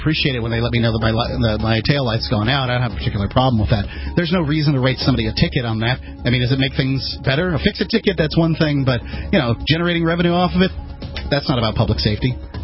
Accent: Florida, United States; even though I am from Florida, the eastern side of Manatee County where they all talk like this

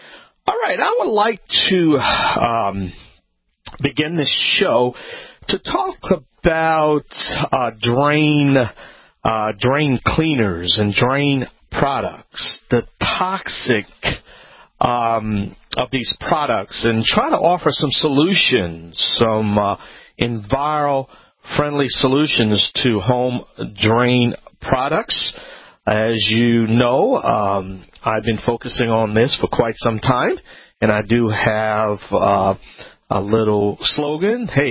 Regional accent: Louisiana, United States; Hello, everyone.

